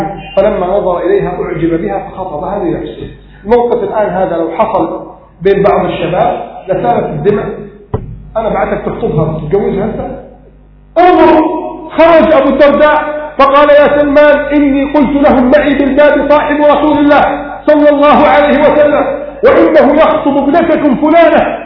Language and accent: Arabic; Egypt; بلدنا مصر